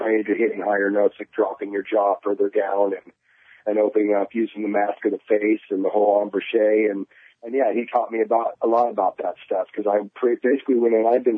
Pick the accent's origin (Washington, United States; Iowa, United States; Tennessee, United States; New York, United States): Washington, United States; Fife; Actually, I grew up in Fife.